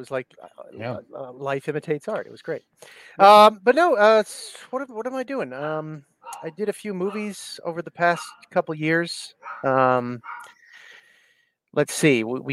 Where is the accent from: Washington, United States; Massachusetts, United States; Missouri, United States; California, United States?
Massachusetts, United States; Boston; I'm talking to you from my hometown of Boston.